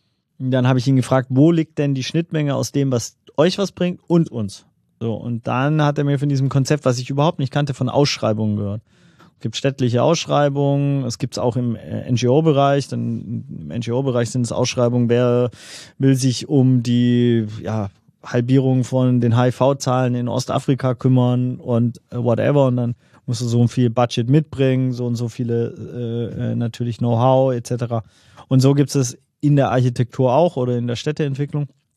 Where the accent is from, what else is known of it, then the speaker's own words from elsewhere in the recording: Swabia, Germany; Ich habe so als Schwabe das Problem